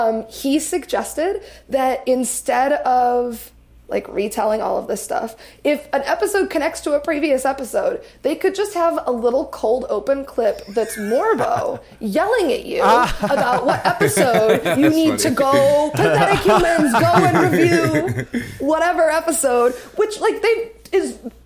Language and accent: English; Chicago, Illinois, United States; I'm from Chicago. I still have the Chicago flag and skyline on me